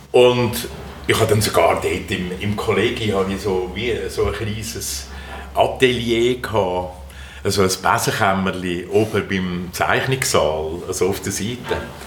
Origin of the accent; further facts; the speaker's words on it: Zürich, Zurich, Switzerland; ich bin in Albisrieden aufgewachsen, Stadt, ja, Zürich